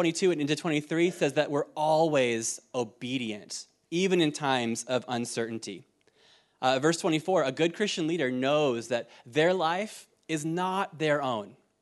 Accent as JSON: {"language": "English", "country": "Ireland", "moved": "yes", "said": "And I say this, I'm gonna say this next thing, as an Irish citizen. I love this country. I've been here 14 years. I'm a citizen. My kids are a citizen. My wife's a citizen. But can I say, like, in Ireland, we know about bad leadership."}